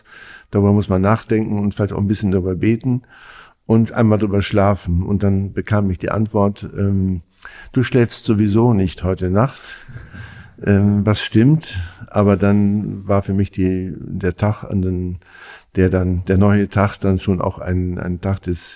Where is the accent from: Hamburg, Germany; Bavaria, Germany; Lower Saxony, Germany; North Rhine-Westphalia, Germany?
Lower Saxony, Germany; Nikolausdorf; Naja, also Nikolausdorf ist mein Heimatort.